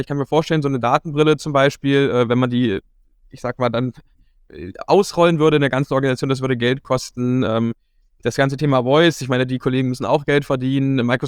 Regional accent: Dessau, Saxony-Anhalt, Germany; Also ich komme ja hier aus Dessau und Sachsen-Anhalt

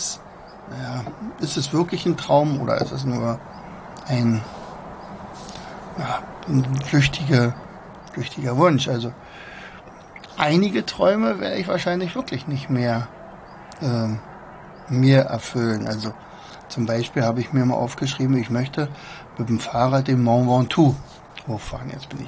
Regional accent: East Germany, Germany; ich bin ja damals in der DDR aufgewachsen

